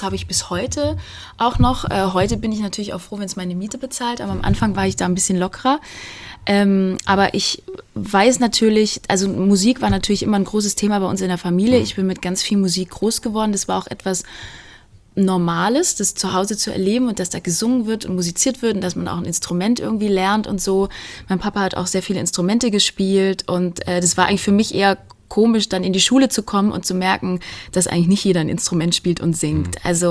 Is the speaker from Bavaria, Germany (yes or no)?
no; Baden-Württemberg, Germany; now in New York, United States; als kleines Mädchen im Schwarzwald